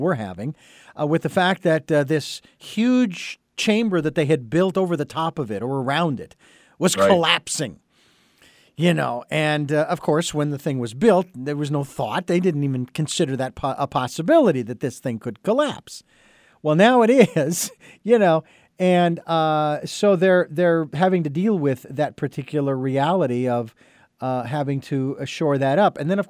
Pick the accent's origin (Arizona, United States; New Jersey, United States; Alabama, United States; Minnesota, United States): Arizona, United States; I grew up in Arizona, so I know there's a petrified forest where wood turns into rock.